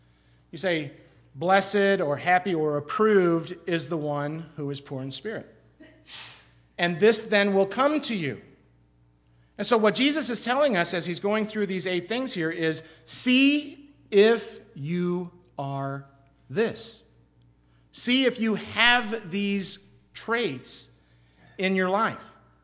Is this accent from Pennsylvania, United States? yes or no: no; Waterloo, Iowa, United States; When I was growing up in Waterloo, Iowa, one of the speakers that riveted me was